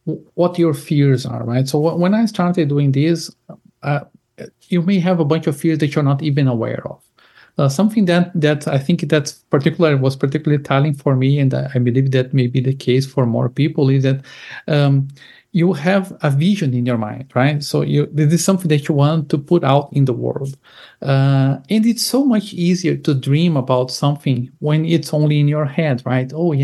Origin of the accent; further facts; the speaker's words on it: Brazil; also born or lived in Germany; now in Portugal; now, at this very moment, I'm in northern Spain, in Galicia, in a small city called Pontevedra. I'm originally from Brazil. I lived in Germany. I'm currently living in Portugal. But at this very moment, I'm in Spain.